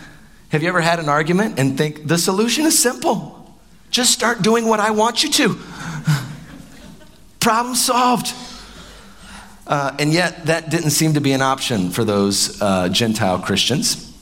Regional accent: Appalachia, United States; I don't have that experience because I'm from Appalachia and every time I go back, it's exactly the same.

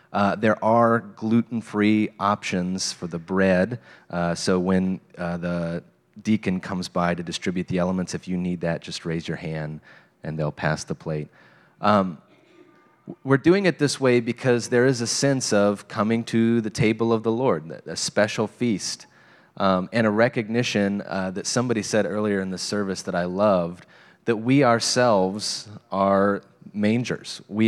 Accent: United States; Growing up in Morgan County, there were always a few houses that kept their Christmas lights up until July.

